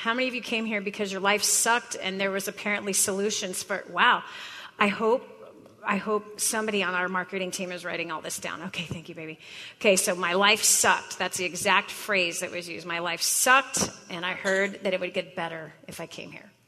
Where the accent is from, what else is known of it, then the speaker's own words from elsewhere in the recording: San Antonio, Texas, United States; I'm from San Antonio, Texas